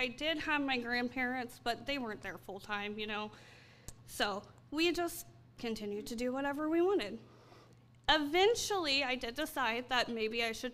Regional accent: Vivi, Indiana, United States; I was from a very small town. I'm from Vivi, Indiana. It's a whole lot more bars than there is churches

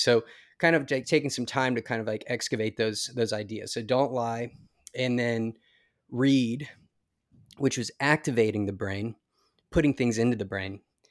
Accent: Louisiana, United States; I'm a guy growing up in Louisiana.

